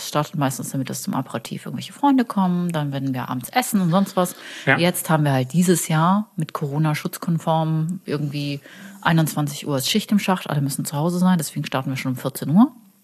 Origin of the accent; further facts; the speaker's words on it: Karlsruhe, Baden-Württemberg, Germany; Ich bin Karlsruherin.